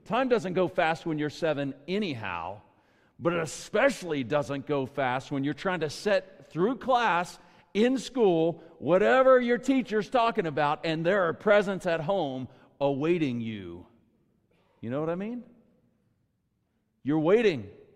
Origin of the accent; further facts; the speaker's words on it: Briar Oaks, Texas, United States; I come from Briar Oaks, and I travel the back roads all around